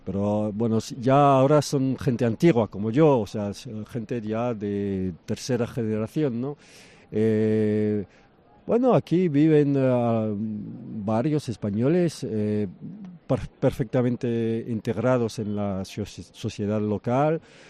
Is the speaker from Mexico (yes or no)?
no; Algeria; Me he criado en Argelia, por una casualidad.